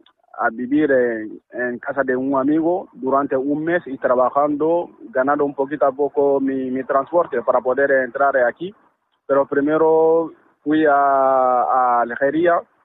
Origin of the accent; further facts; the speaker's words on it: Mali; Spanish is a second language; Soy de Mali.